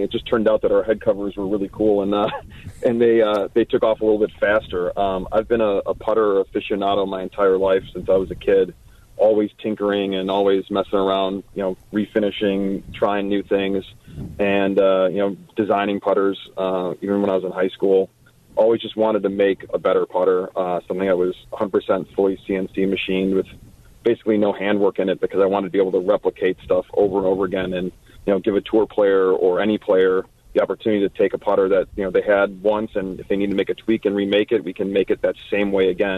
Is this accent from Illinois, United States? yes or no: yes; Chicago, Illinois, United States; You know, growing up in Chicagoland, obviously our headquarters are here in Chicagoland.